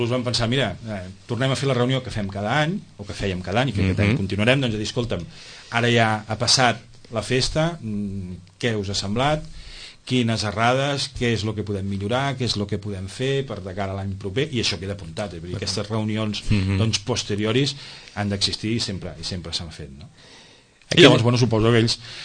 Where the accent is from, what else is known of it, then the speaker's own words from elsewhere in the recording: Molins de Rei, Catalonia, Spain; now in Sitges, Spain; Fill de Molins de Rei, sí.